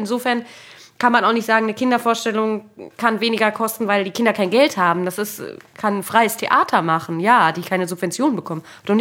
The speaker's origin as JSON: {"language": "German", "town": "Munich", "region": "Bavaria", "country": "Germany", "tie": "born there", "said": "mein Vater ist Oboist und ich bin in München geboren."}